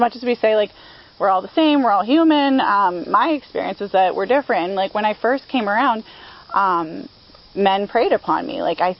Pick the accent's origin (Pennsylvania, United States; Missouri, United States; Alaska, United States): Pennsylvania, United States; King of Prussia; So I'm not actually from this half of the state. I'm originally from the King of Prussia area, which is, if you don't know where it is, it's near Philadelphia.